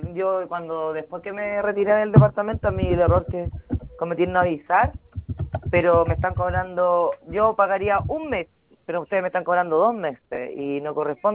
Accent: Constitución, Maule, Chile; yo soy de Constitución, no puedo enviar los aparatos estos, porque yo, a mí la verdad que yo ya no vivo en ese departamento

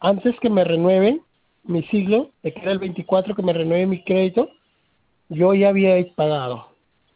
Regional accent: Máncora, Piura, Peru; Es que el problema es que aquí en Máncora no hay oficina, yo soy de Máncora

